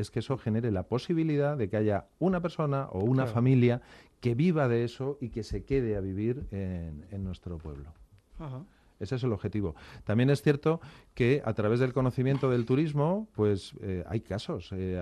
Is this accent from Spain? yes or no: yes; Community of Madrid, Spain; now in La Iruela, Spain; yo soy madrileño. Soy madrileño y yo elegí La Iruela